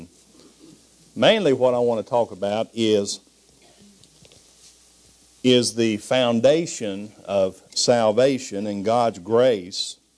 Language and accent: English; Bible Belt, United States; born there; Well, I'm an American. Is that why? I was born in Kentucky, West Virginia, Ohio. I'm born in the Bible Belt here. Raised in a Christian home.